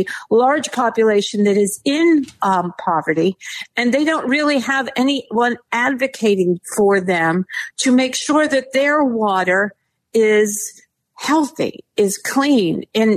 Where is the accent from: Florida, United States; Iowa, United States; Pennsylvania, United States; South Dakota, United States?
Pennsylvania, United States; Pittsburgh; I'm sure everyone saw the bridge go down in my hometown of Pittsburgh last week